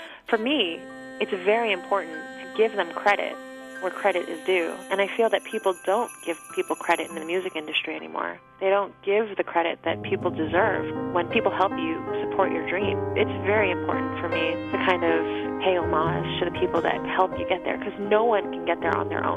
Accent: New York City, New York, United States; I'm so happy to say that I am calling from the city right now. You know, I grew up in New York City, the best Christmas city in the world.

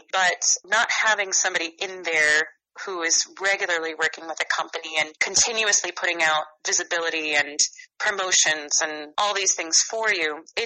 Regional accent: Streator, Illinois, United States; I actually run a nonprofit music training program in my hometown of Streeter for young high school-aged musicians.

